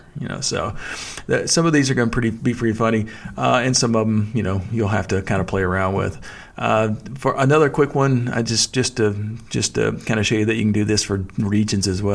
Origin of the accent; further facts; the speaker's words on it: Texas, United States; accent: Texas drawl; especially when folks find that I'm from Texas and they kind of hear my Texas drawl